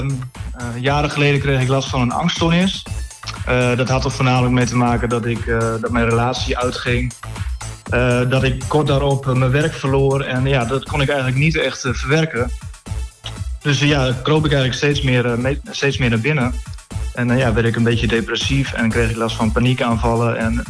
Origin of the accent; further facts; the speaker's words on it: Netherlands; Dat ging ook over mijn eigen vak avonturen in de kanaalstreek waar ik ben opgegroeid.